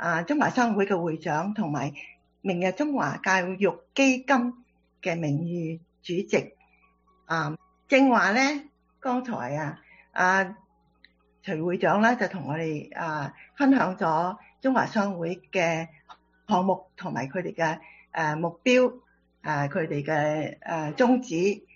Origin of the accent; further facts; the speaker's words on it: China; 所以我們中國人是很驕傲的，因為我是中國人，你也是中國人，是不是？